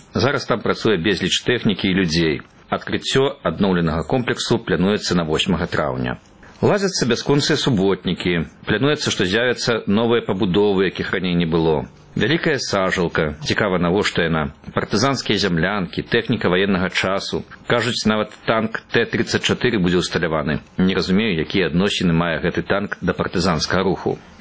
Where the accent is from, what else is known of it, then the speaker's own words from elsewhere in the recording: Brest Region, Belarus; Мая родная вёска ў Камянецкім раёне. Я ўжо пенсіянер. Зараз хата, у якой я некалі нарадзіўся, стала для мяне лецішчам. Там і праводжу цёплую пару года.